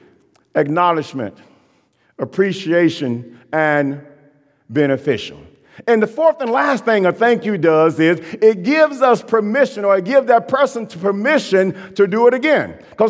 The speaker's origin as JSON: {"language": "English", "town": "Tyler", "region": "Texas", "country": "United States", "said": "I said, I'm from Tyler, Texas."}